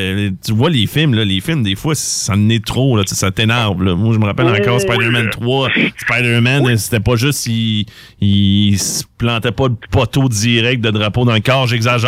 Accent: Quebec, Canada; on est Québécois

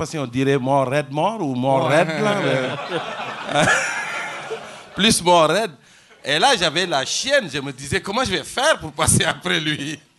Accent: Senegal; moved away as an adult; now in Rimouski, Canada; Je suis parti du Sénégal, puis... J'avais une bourse pour venir faire mes études dans les sciences de la mer

